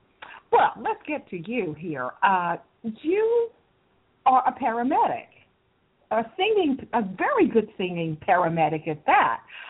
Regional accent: Houston, Texas, United States; I grew up in Houston, so I'm very familiar with Louisiana, you know, southern part especially.

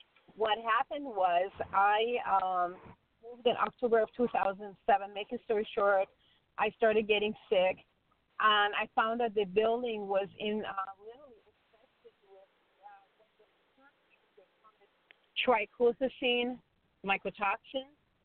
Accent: Iran; English is a second language; now in United States; Actually, I'm an Iranian woman. I'm calling from Minnesota here

